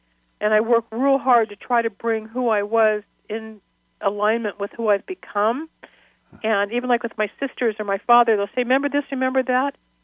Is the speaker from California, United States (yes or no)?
yes; California, United States; And I'm from the San Fernando Valley. I was a Girl Scout.